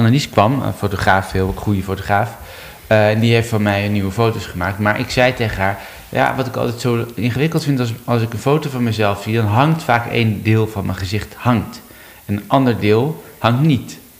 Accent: Enkhuizen, North Holland, Netherlands; in mijn jeugd altijd in Enkhuizen aangekomen, nooit niet.

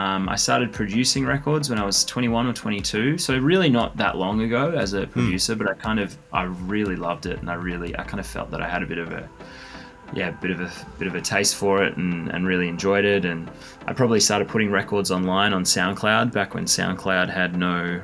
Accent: Melbourne, Victoria, Australia; now in United States; I'm originally from Melbourne, grew up DJing in Melbourne, Australia. I'm now probably spend most of my time touring in the United States.

